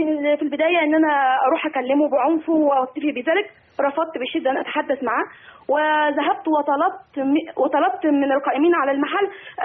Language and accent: Arabic; Egypt; also born or lived in Canada; now in Riyadh, Saudi Arabia; انا اساسا مصريه الاصل كنديه الجنسيه.